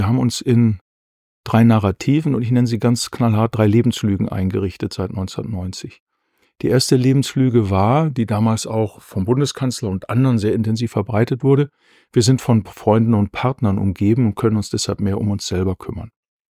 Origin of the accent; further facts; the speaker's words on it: Aalen, Baden-Württemberg, Germany; in meiner Heimatstadt, der Stadt, wo ich wohne, in Aalen.